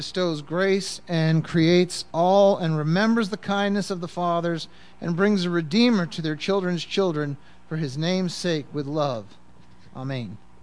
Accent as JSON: {"language": "English", "region": "Massachusetts", "country": "United States", "tie": "born or raised there", "said": "I grew up on Cape Cod on the beach"}